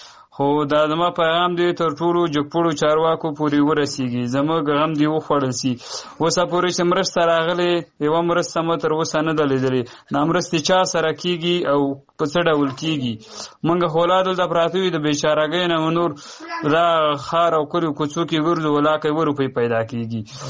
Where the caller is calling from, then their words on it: Kabul, Afghanistan; له کابل ولایت څخه د ستاسو سره په تماس کې يم. دا مې پیغام مې دا دی چې موږ په کابل کې پراته یو